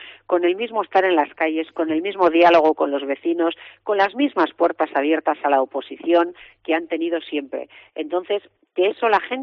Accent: Santander, Cantabria, Spain; defendiendo a los santanderinos que también somos cántabros

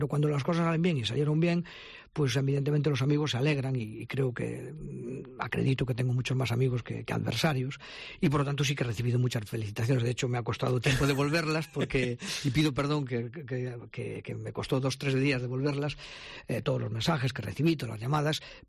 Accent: Pereiro de Aguiar, Galicia, Spain; dado que él era de los Peares y yo soy de Pereiro

